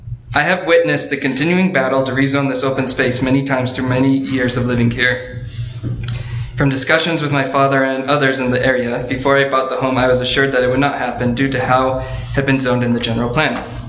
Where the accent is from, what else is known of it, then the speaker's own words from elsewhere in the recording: Cedar Hills, United States; I was born and raised in Cedar Hills. Last year, I bought the same home I grew up in from my father